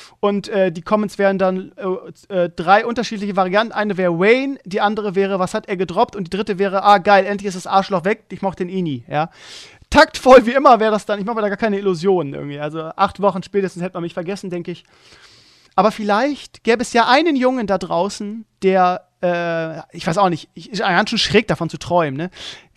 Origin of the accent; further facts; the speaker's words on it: Bremen, Germany; Ich bin ja auch in Bremen groß geworden. In Walle war das damals.